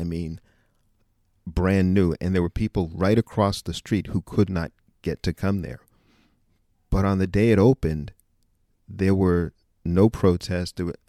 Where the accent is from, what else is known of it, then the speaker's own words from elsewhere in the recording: Boston, Massachusetts, United States; I didn't move out of Boston until after college when I lived in D.C. for a couple of years. But up until then, you know, Boston public schools, Latin.